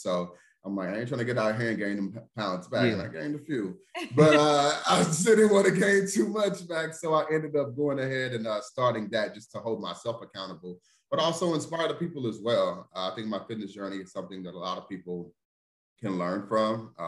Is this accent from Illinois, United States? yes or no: no; St. Louis, Missouri, United States; Oh, I'm from St. Louis. It stops right there. Like, honestly, like, I came from St. Louis.